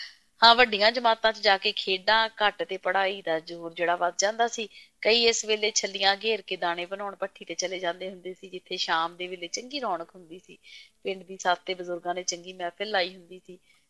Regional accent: Punjab, India; now in Australia; ਇਹ ਸਭ ਕੁਝ ਮੈਂ ਆਸਟ੍ਰੇਲੀਆ ਬੈਠੀ ਬਸ ਚੰਦ ਤਾਰਿਆਂ ਨੂੰ ਪੁੱਛ ਲੈਂਦੀ ਹਾਂ, ਕਿਉਂਕਿ ਜੀ ਇਹ ਨੀ ਬਦਲੇ ਜਿਵੇਂ ਬਚਪਨ ਚ ਦੇਖਦੀ ਸੀ, ਜਿਉਂ ਦੇ ਤਿਉਂ ਚਮਕਦੇ ਨੇ ਤੇ ਮੈਨੂੰ ਤਰਵਾਸ ਦੇ ਛੱਡਦੇ ਨੇ। ਨਹੀਂ ਤਾਂ ਮੇਰੇ ਵਰਗੇ ਪੰਜਾਬ ਤੋਂ ਆਏ ਕਈ ਕਹਿੰਦੇ ਨੇ

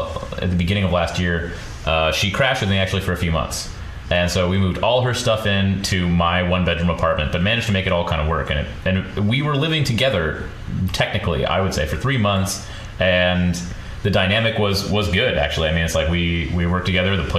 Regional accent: Santa Cruz, California, United States; I'm going up to Santa Cruz next week, back in my hometown, to shoot a little short film.

